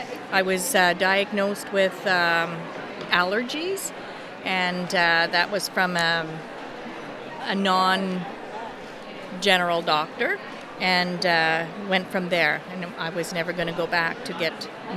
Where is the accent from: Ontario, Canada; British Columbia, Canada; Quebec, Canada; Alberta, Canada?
Quebec, Canada; I'm from Western Quebec.